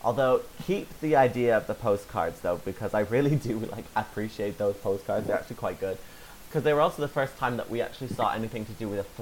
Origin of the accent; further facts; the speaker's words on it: Ireland; See, as an Irish person, I'm asking you to stop standing.